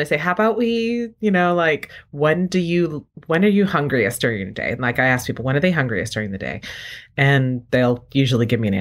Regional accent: New England, United States

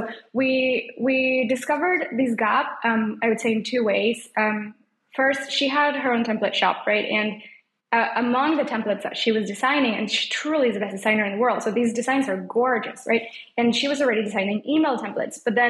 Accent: Mexico; And as you know, I grew up in Mexico. So I grew up going to a corner shop that was mom and pop owned, right?

